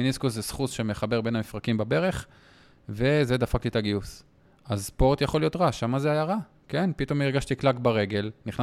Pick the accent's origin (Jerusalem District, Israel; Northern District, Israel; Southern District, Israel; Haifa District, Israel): Northern District, Israel; Yasur; גדלתי בקיבוץ יסור, בין אקו לקרמיאל.